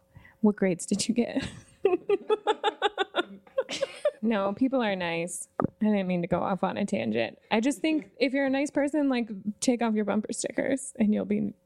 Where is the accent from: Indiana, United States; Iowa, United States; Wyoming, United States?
Wyoming, United States; Lander; Lander, we're all from Lander, Wyoming.